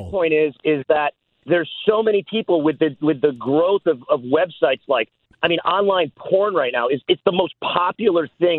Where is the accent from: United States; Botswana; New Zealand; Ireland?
Ireland; I'm Irish.